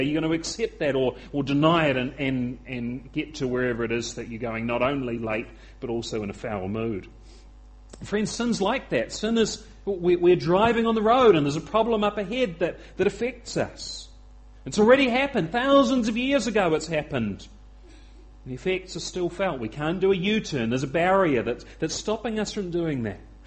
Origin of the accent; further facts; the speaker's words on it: Victoria, Australia; Hey, I'm an Australian too. I'm just a Victorian, if anything.